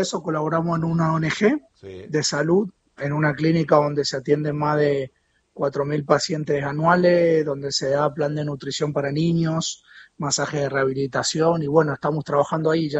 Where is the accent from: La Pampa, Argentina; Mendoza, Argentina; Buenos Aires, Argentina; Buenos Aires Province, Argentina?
Mendoza, Argentina; Las Heras; now in Nouakchott, Mauritania; Soy mendocino de Las Heras. Hace 4 años que vivimos acá en Nouakchott, en la capital de Mauritania.